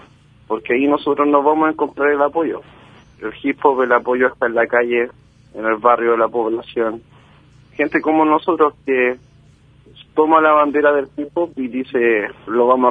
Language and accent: Spanish; Viña del Mar, Valparaíso, Chile; yo soy de Viña del Mar, de la costa, ir a Santiago y representar mi región fue grande.